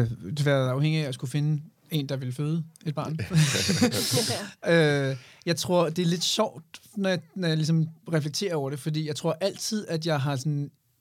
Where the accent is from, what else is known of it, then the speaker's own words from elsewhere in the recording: Fredensborg, Capital Region of Denmark, Denmark; also born or lived in Espergærde; Jeg boede på et tidspunkt, da jeg var 10, flyttede jeg fra Espergærde til Fredensborg. Men kom stadigvæk meget i Espergærde med de venner, jeg havde derfra.